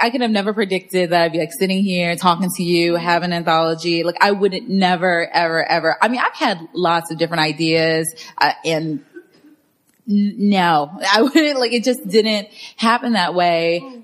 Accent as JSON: {"language": "English", "town": "Arlington", "region": "Virginia", "country": "United States", "tie": "born or raised there", "said": "But my mom does live in D.C. proper now, but I grew up in Arlington, Virginia."}